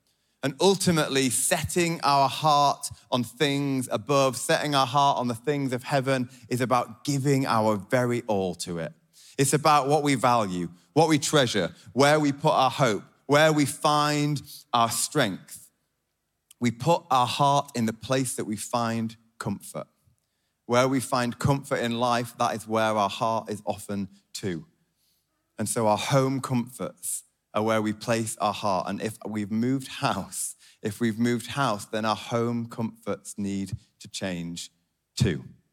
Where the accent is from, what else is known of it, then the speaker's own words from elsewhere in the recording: Yorkshire and the Humber, United Kingdom; accent: Yorkshire; Doesn't take long for someone to notice my beautiful Yorkshire accent and to notice that I'm not from around here. When I go about my life, my accent is a sign of where I am from.